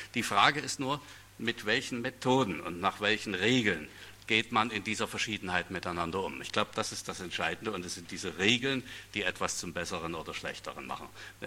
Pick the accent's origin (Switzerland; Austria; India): India; now in Germany; Ich bin zweitens in Indien aufgewachsen, habe dort gelebt, in einer wirklich religionspluralen Gesellschaft und lebe nun in Bayern, einer nicht so religionspluralen Gesellschaft.